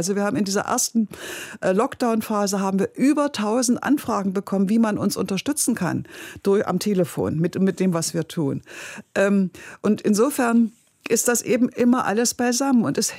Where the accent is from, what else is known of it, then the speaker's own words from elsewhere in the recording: East Germany, Germany; Ich hatte ja als Ossi ein lebenslanges Berufsleben